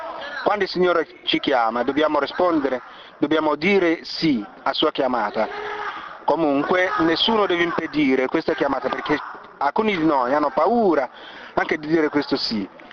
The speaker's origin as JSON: {"language": "Italian", "country": "Nigeria", "second_language": "Italian", "lives_now": "Italy", "said": "vengo dalla Nigeria"}